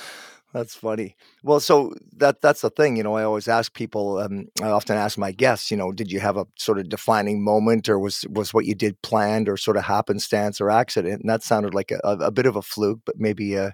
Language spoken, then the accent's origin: English; Guelph, Ontario, Canada; born there; And I'm from Guelph. I was born in Guelph.